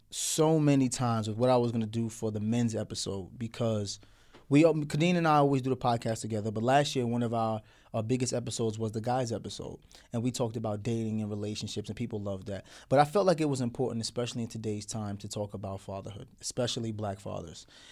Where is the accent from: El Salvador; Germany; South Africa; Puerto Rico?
Puerto Rico; I'm from Puerto Rican.